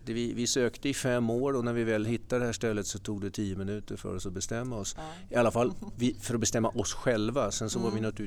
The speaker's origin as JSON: {"language": "Swedish", "region": "Stockholm County", "country": "Sweden", "said": "Men vi är ju svenskar och har en bakgrund i Stockholmsområdet."}